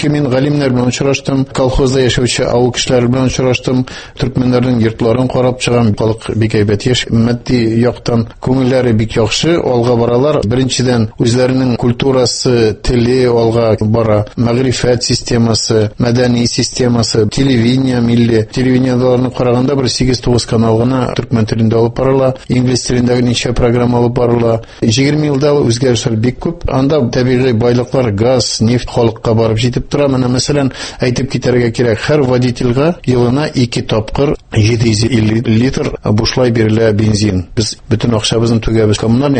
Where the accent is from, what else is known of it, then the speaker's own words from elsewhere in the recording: Tatarstan, Russia; Россиядан 4 кеше булдык. Без берсе Санкт-Петербургтан, 2 кеше Мәскәүдән һәм мин Татарстаннан.